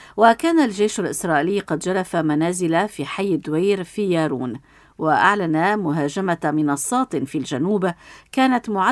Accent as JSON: {"language": "Arabic", "country": "Syria", "said": "وبناء دولة تتناسب وتطلعاتنا وطموحاتنا كسوريين"}